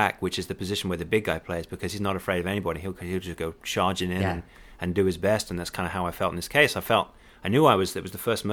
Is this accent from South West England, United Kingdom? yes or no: no; East of England, United Kingdom; I was born in Hertfordshire in England, which is used to be a rural county right north of London.